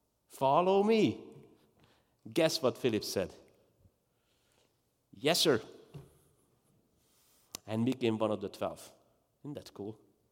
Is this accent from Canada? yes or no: no; Hungary; And the person knew I was from Hungary.